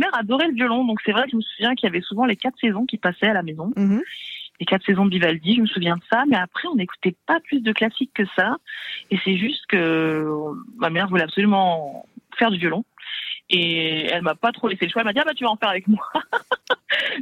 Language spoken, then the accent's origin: French; France; first language French; je suis française, que c'est ma langue.